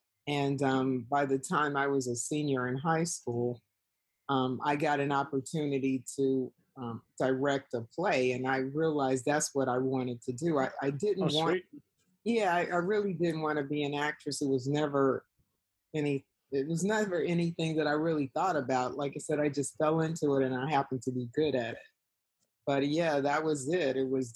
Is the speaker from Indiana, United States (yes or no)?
yes; Indiana, United States; now in Los Angeles, United States; I'm originally from Indiana.